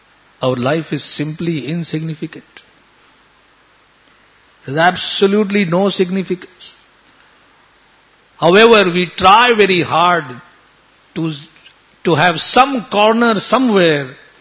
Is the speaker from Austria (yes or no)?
no; Borivali, Maharashtra, India; born there; I was born in Borivali, I went to St. Francis School, I attended Dhanukar College